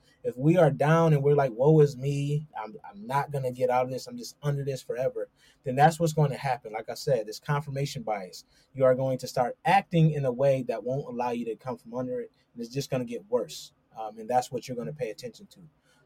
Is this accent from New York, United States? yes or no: yes; Rochester, New York, United States; You know, I grew up in Rochester, New York. It's not the best of areas.